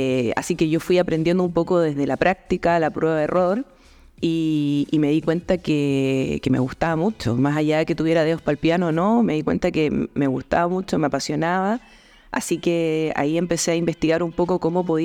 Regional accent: Viña del Mar, Valparaíso, Chile; moved away as an adult; now in Puerto Montt, Chile; Bueno, yo soy de Viña del Mar. Llevo 4 años acá en Puerto Montt y toda mi vida quise vivir en el sur.

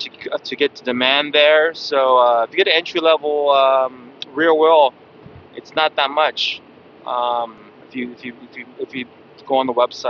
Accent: Fremont, California, United States; I'm from Fremont, where the factory actually is.

